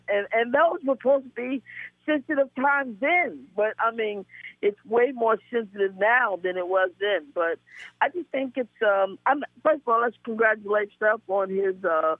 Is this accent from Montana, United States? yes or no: no; Brooklyn, New York, United States; You know, I am from Brooklyn, so it would be one hell of a battle to see the Brooklyn Nets against the Golden State Warriors.